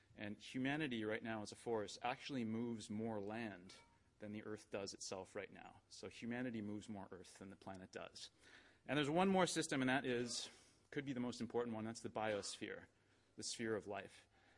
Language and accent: English; Canada; I'm here from Canada. I'm not German.